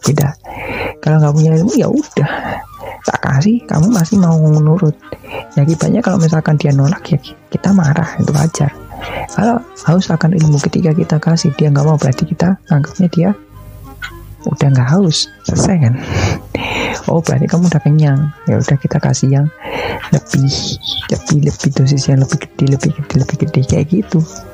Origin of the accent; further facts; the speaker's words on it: Surakarta, Central Java, Indonesia; aku nggak pernah dengar dari awal aku lahir di Solo sampai sekarang